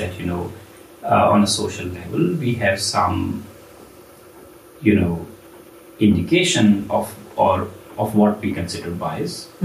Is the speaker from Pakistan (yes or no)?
yes; Pakistan; I say this because I'm from Pakistan